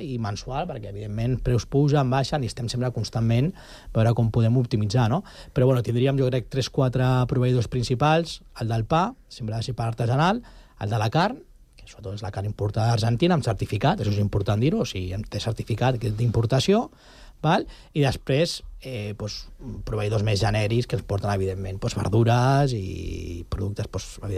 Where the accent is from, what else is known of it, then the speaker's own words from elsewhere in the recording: Catalonia, Spain; hi havia un repte de que som catalans